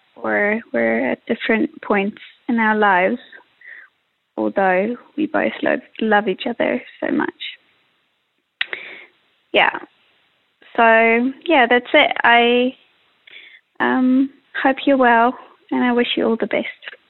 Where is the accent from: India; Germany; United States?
Germany; I'm from Germany. I'm 22 years old.